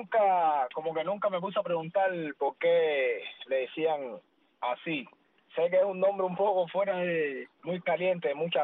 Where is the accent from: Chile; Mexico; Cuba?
Cuba; Remedios, Villa Clara; born there; yo soy nacido en Villa Clara, bueno, provincia de Villa Clara, pero en verdad es un municipio, se llama Remedio, y claro, yo vivo en Camajuaní.